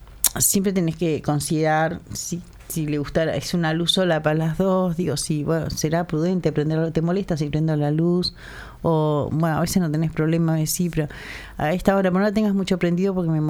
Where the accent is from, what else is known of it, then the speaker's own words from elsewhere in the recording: Montevideo, Uruguay; Yo soy de Sayago. Nací y me crié en Sayago. Y después fui a vivir al Prado.